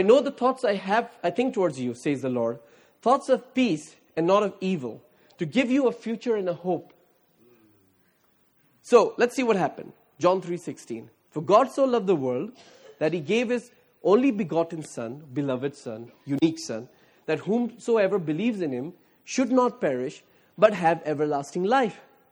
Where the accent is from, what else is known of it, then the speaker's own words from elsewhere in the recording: India; Well, I'm Indian, 1.2 billion.